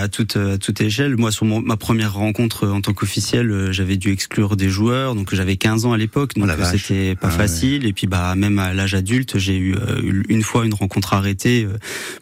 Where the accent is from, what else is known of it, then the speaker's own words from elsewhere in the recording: Grand Est, France; Après, en tant qu'Alsacien, on va souhaiter